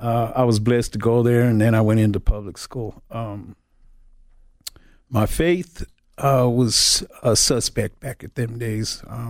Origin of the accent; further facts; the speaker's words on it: Denver, Colorado, United States; I was born and raised in North Denver.